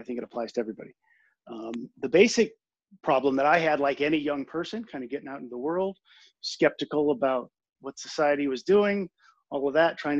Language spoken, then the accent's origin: English; United States; now in United Kingdom; I'm an American expat that's lived in the UK for the last 15 years.